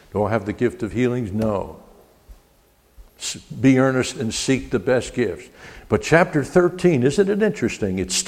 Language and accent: English; Newark, New Jersey, United States; And I learned the hard way growing up in Newark, New Jersey.